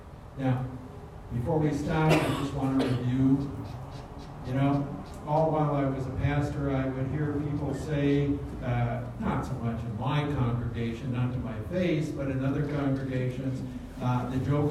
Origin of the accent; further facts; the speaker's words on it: Minnesota, United States; my grandmother put one in each of our bedrooms when we were growing up in Minnesota.